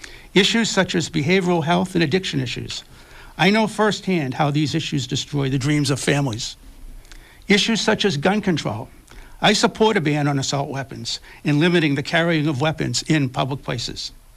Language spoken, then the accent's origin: English; Saugus, Massachusetts, United States; I was raised in Saugus to a middle-class working family, my dad a factory worker, and my mom a high school secretary.